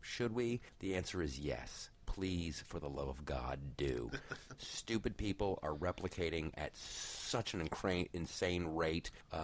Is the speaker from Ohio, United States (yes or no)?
yes; Ohio, United States; that's my home state.